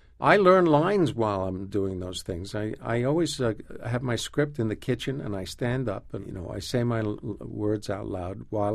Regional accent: Queens, New York, United States; Where I come from in New York, everybody talks like that.

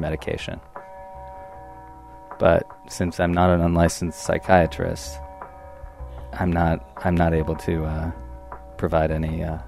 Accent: Los Angeles, California, United States; I grew up in Los Angeles. I'm Jewish. Those things usually mean you have some or many experiences with therapy.

